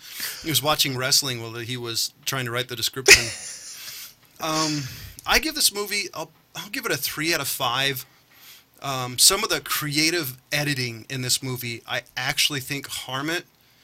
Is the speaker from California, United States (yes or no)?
yes; Los Angeles, California, United States; Let's preference that by saying, I grew up in Los Angeles. Yeah, not that part.